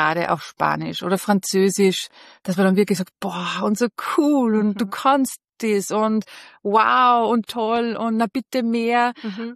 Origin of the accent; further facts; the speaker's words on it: Austria; first language Bosnian; German is a second language; Und zwar sage ich immer, ich bin Österreicherin mit bosnischen Wurzeln.